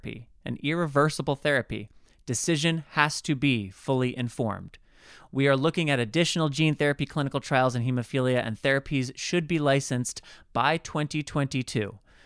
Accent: United States; I am walking 5 to 8 kilometers most days, which as an American, I haven't a clue what that means.

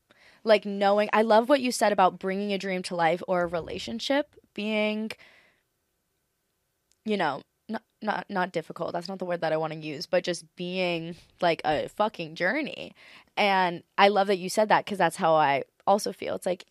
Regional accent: Hawaii, United States; Like, there's this girl, I'm from Maui, Hawaii. I don't know if you knew that.

